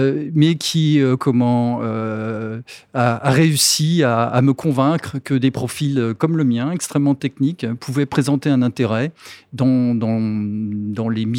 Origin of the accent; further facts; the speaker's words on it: Rennes, Brittany, France; Oui, je suis un Breton pure souche.